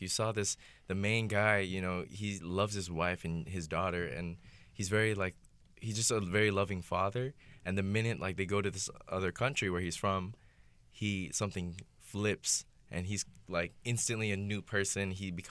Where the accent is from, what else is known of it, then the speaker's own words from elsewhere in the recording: Philippines; I'm from the Philippines, by the way. I was born there, but.